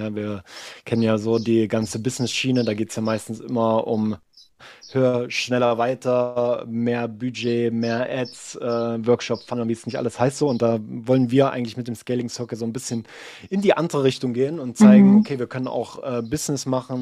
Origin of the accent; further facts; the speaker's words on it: Saxony-Anhalt, Germany; Also ich meine, ich bin ja ursprünglich aus Sachsen-Anhalt, also in der Nähe von Halle.